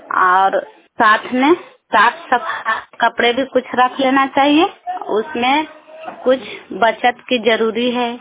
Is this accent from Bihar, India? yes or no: yes; Adampur, Bihar, India; अग्राम आदमपुर के रहने वाला हूँ। पंचायती चौकन्ना प्रखंड नादीगंज जिला नवादा